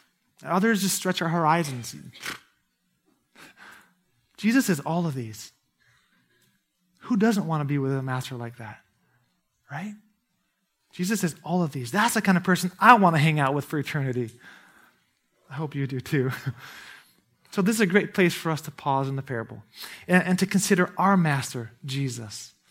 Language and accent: English; Brazil; I grew up in Brazil.